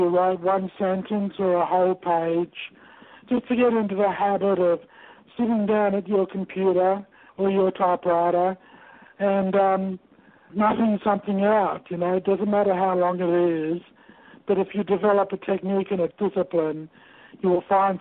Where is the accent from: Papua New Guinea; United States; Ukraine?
Papua New Guinea; Growing up in Papua New Guinea was a wonderful experience. My family and I lived there for about 7 or 8 years. We lived there during the progress to independence from Australia.